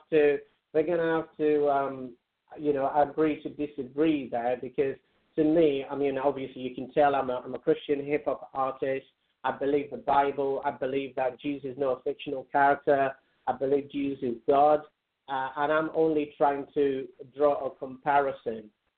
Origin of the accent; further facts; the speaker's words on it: Nigeria; I grew up in Nigeria. And growing up, I love, you know, rap music, I love hip hop, and I became a Christian when I was 11.